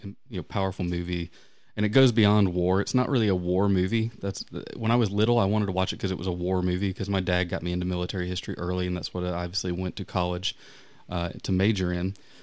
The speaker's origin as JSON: {"language": "English", "region": "Georgia", "country": "United States", "tie": "born or raised there", "said": "so I grew up in the South, the American South, obviously, and Georgia particularly"}